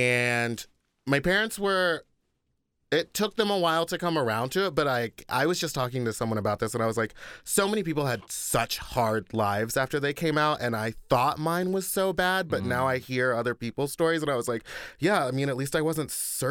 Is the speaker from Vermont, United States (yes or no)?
no; Texas, United States; And like, I grew up in Texas with an all white family.